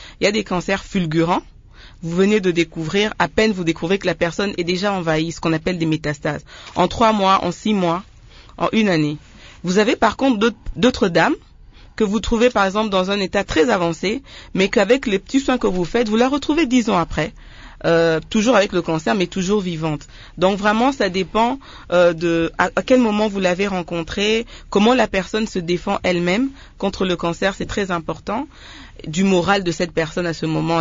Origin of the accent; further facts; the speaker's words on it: Kinshasa, DR Congo; Mais aujourd'hui, chez nous, à Kinshasa, même quand on dit qu'on mange bio, en général, on est bourré d'engrais.